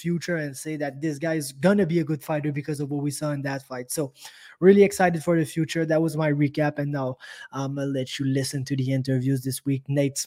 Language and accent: English; Quebec, Canada; English is a second language; I'm from Quebec, okay? I'm from very far in Quebec.